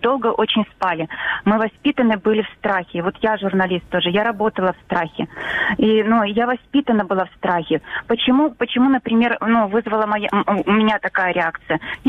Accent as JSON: {"language": "Russian", "country": "Belarus", "said": "мы белорусы действительно очень мирные люди."}